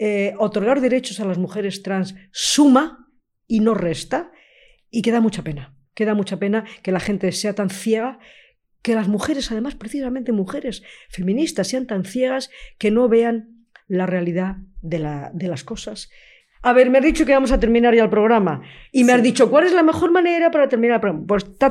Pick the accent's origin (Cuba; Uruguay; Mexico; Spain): Spain; Madrid, Community of Madrid; yo soy una madrileña muy orgullosa de Madrid, muy enamorada de Madrid.